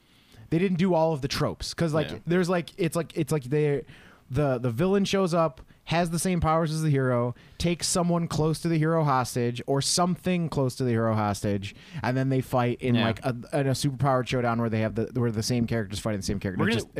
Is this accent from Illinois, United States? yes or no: yes; Chicago, Illinois, United States; I am from Chicago. I grew up on Armitage.